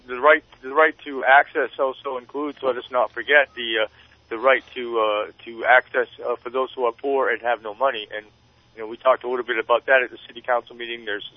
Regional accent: Maine, United States; I mean, even my home state of Maine has legalized some small amounts of recreational marijuana

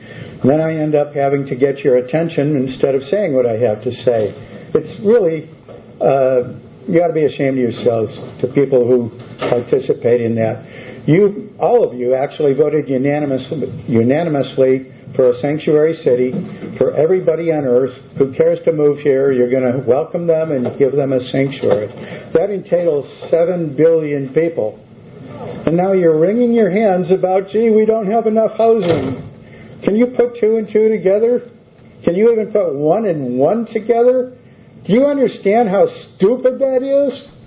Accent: Santa Cruz, California, United States; from Santa Cruz.

